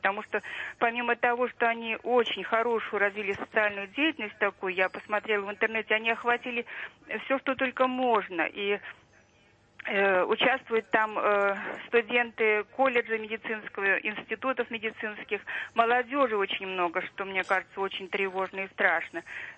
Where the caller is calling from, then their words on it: Moscow Oblast, Russia; Здравствуйте, Подмосковье.